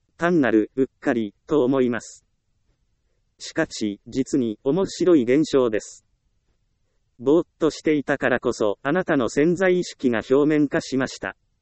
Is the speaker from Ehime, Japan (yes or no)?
yes; Ehime, Japan; 私の地元は愛媛です。愛媛といえば道後温泉が有名です。